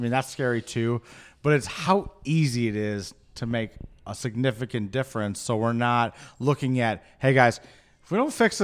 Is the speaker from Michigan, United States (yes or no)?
yes; Michigan, United States; I'll tell you where it's at. I grew up in Michigan.